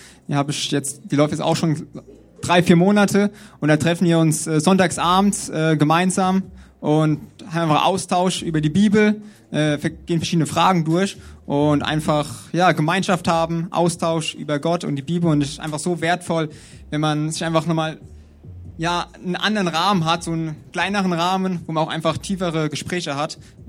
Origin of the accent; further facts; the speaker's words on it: Kirchheimbolanden, Rhineland-Palatinate, Germany; ich komme aus Kirchheimbolanden, also hier um die Ecke. Bin im christlichen Elternhaus groß geworden.